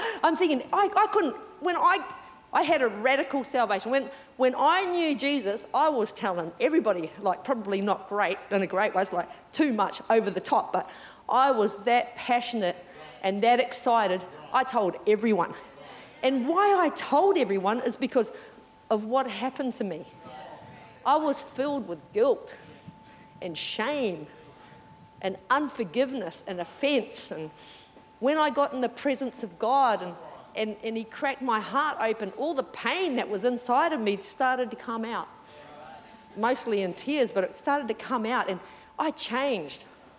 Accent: Queensland, Australia; Yeah, sorry, Queenslanders, I'm a Queenslander.

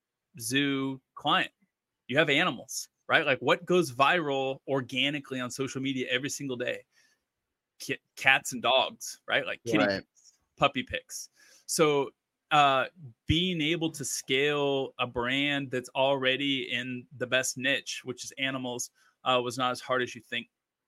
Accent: Wichita, Kansas, United States; Well, first of all, it's offensive because I'm from Kansas and I love Kansas.

